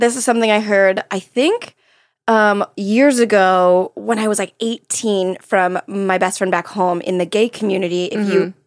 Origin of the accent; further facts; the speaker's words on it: Florida, United States; I'm from Florida.